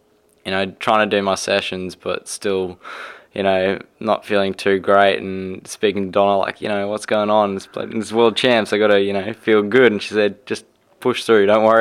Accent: South Africa; growing up in South Africa, in my backyard, I was building jumps, building little tracks

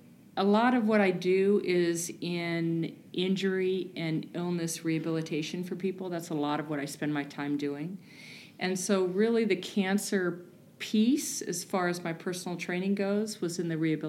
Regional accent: Oregon, United States; now in Palm Desert, United States; I did not. So I grew up in Oregon, and I have been in the Coachella Valley for 7 years.

